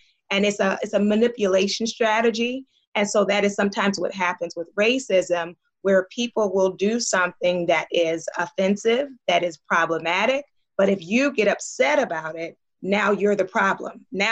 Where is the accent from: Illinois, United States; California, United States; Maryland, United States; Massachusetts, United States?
Maryland, United States; Baltimore; I'm an African-American woman. I grew up in Baltimore.